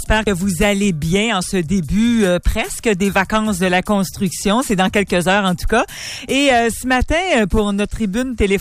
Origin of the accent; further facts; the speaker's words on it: Quebec, Canada; que ce soit chez nous au Québec ou ailleurs dans le monde